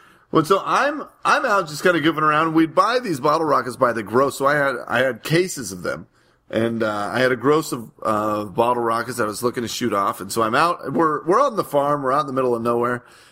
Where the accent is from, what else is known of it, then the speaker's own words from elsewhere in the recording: California, United States; Growing up in California, where you only had fountains and the flower bloom ones.